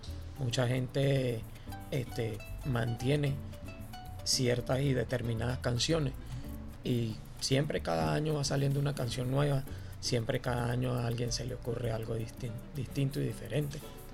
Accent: Venezuela; Claro, los venezolanos nos caracterizamos mucho por las fiestas, ¿no? Somos muy bochincheros, muy fiesteros, muy jocosos, pero también es cierto que somos muy religiosos, ¿verdad? De una manera u otra somos muy religiosos

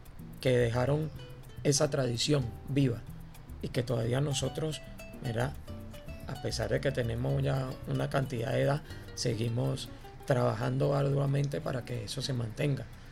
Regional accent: Venezuela; Claro, los venezolanos nos caracterizamos mucho por las fiestas, ¿no? Somos muy bochincheros, muy fiesteros, muy jocosos, pero también es cierto que somos muy religiosos, ¿verdad? De una manera u otra somos muy religiosos

